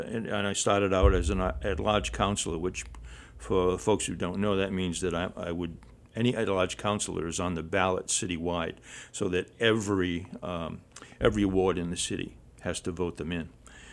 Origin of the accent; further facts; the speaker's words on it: Seekonk, Massachusetts, United States; also born or lived in Attleboro; I grew up in the north end of Seekonk. I was born in Attleboro, I said, but very quickly brought back over the line so no one would know.